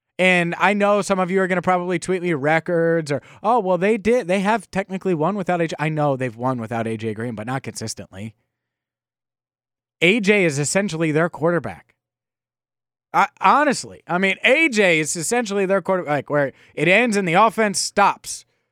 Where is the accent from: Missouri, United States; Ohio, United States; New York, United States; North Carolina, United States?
Ohio, United States; Cleveland; And then when I go up to Cleveland, obviously my family's here. This is my hometown.